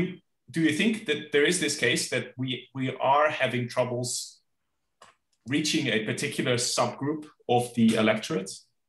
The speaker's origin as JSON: {"language": "English", "country": "Netherlands", "said": "So I'm from the Netherlands, where we have at the moment 19 different parties in parliament."}